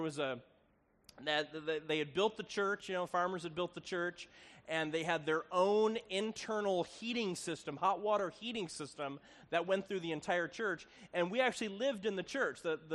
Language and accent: English; Chicago, Illinois, United States; But I'm from Chicago. I'm a city boy